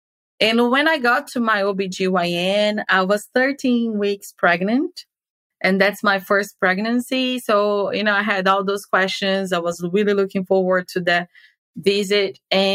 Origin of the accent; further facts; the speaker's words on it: Brazil; moved away; because when I came from Brazil, I came being aware of my family history.